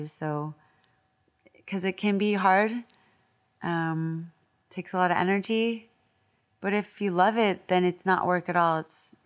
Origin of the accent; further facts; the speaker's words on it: San Diego, California, United States; I'm from San Diego, the sunny city of San Diego.